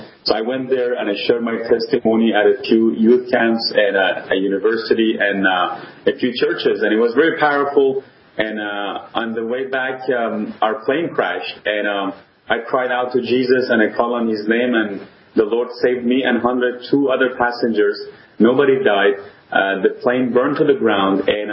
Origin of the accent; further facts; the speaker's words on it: Iran; And I told them, I'm originally from Iran, and they asked me if I'm a Muslim. I said, I used to be. I'm a Christian now.